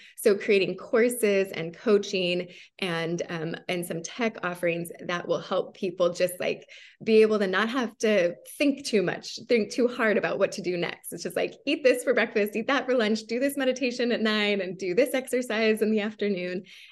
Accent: Hawaii, United States; I'm from Hawaii, not from New Zealand, but obviously.

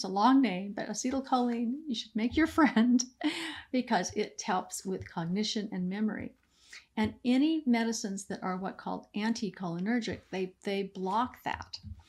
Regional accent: California, United States; We did our training and stuff together, and she was from Albuquerque and I'm from the Bay Area, and we flew together.

